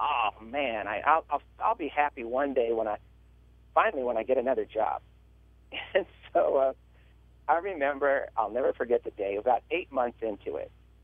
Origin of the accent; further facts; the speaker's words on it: New Mexico, United States; also born or lived in Foster City; You know, I'm from New Mexico. In fact, I'm calling you right now from New Mexico, but for several years, our family lived in the San Francisco Bay Area. We lived on the peninsula in Foster City.